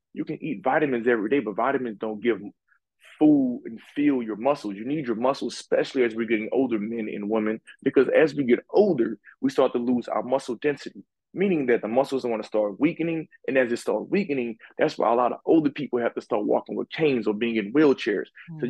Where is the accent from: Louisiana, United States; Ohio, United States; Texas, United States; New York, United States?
Louisiana, United States; New Orleans; and no, listen, I have a little accent, y'all. I'm from New Orleans, so bear with me here.